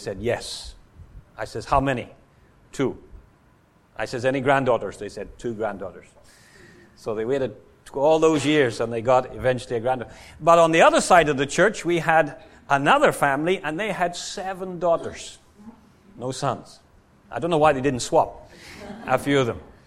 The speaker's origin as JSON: {"language": "English", "country": "Ireland", "tie": "born or raised there", "said": "I remember when I grew up in Ireland"}